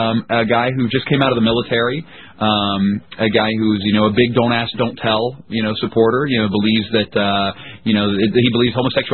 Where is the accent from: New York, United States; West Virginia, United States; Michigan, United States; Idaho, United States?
West Virginia, United States; we took a fundamentalist Christian from my home state of West Virginia